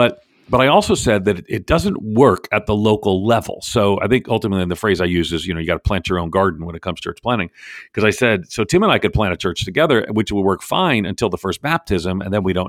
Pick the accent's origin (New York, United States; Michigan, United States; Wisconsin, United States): New York, United States; Floral Park; Again, because I'm a New Yorker, right? I literally ask me where I'm from, I say New York. I'm from that city. My family took me home to a home in Floral Park, Queens, across the street from the train station.